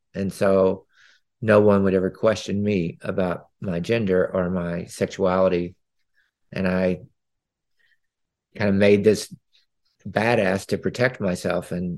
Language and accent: English; Owensboro, Kentucky, United States; I grew up in Owensboro, Kentucky, like a city of 50,000 people in Kentucky. And I grew up in the 70s. I was born in 65.